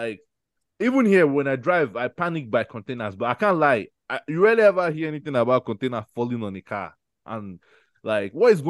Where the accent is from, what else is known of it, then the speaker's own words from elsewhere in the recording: Lagos, Nigeria; We just love Lagos. We are from Lagos, you know.